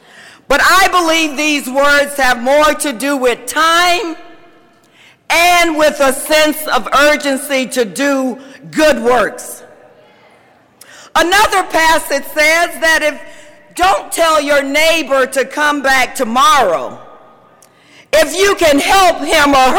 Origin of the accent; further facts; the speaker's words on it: Jacksonville, Florida, United States; I grew up in Jacksonville, Florida. I've been in Florida all of my life, and in Duval County in the house.